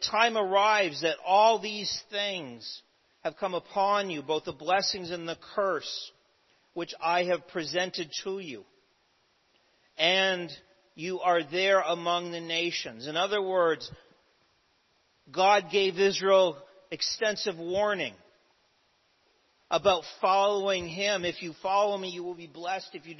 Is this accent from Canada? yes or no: yes; Canada; a system I am all too familiar with growing up in Canada.